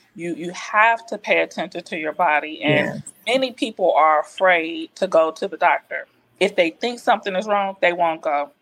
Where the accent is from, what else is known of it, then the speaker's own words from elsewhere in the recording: Los Angeles, California, United States; moved away as an adult; now in Arizona, United States; I'm 47 years old. I grew up in Los Angeles with my parents and my older sister and my twin younger brothers. I relocated to Arizona about 21 years ago.